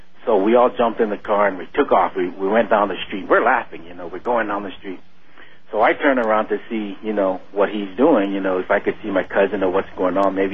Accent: Hawaii, United States; now in Las Vegas, United States; I'm originally from Hawaii, and there's a whole bunch of stars.

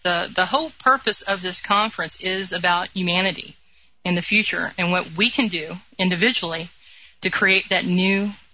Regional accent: Louisville, Kentucky, United States; But, yeah, Louisville is actually beautiful. It's actually my home state, Louisville, Kentucky.

